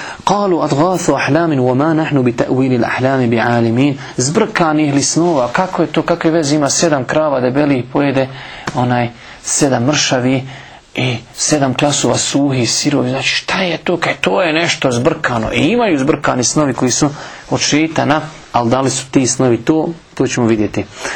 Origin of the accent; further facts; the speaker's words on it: Bosnia & Herzegovina; mi smo svjedoci da je se to desilo kod nas u Bosni, da ljudi budu u zatvoru i da iziđu iz zatvora da postanu vladari.